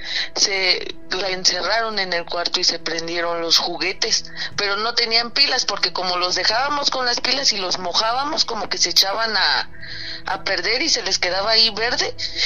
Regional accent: Morelia, Michoacán, Mexico; Yo soy de Morelia

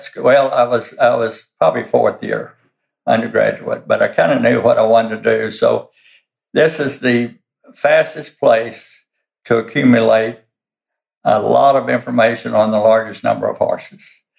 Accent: Texas, United States; And I'm from South Texas. I went to University of Texas, graduated there, and then went to Texas A&M Vet School. Worked on horse ranches all my life in the summertime.

